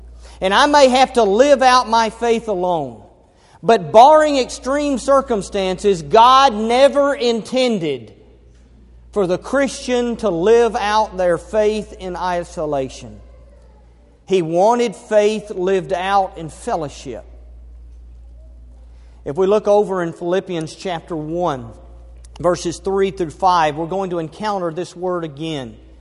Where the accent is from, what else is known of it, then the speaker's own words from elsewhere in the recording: Elizabethtown, Kentucky, United States; Carla and I grew up in Kentucky, in Elizabethtown, so we've got roots.